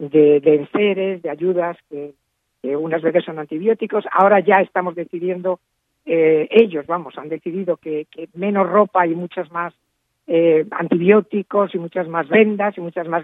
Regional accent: Madrid, Community of Madrid, Spain; yo me siento orgullosísima como madrileña

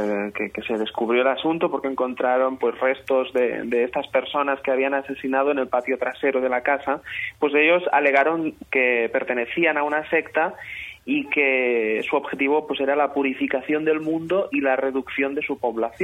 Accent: Catalonia, Spain; accent: Catalan; Voy aquí disimulando mi acento catalán para que no digan...

